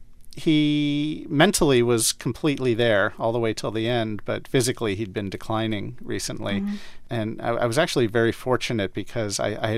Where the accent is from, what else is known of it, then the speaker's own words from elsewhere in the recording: Cleveland, Ohio, United States; I'm very, very much Eastern European Jewish, so no Mexican blood in me. I grew up Jewish in Cleveland, in the suburbs of Cleveland